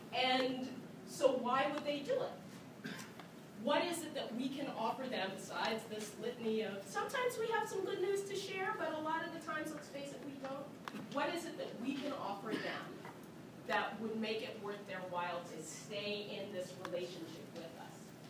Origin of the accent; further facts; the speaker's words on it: Washington, District of Columbia, United States; I come from Washington, D.C., and the place is full of people who think that they're changing the world in the right way.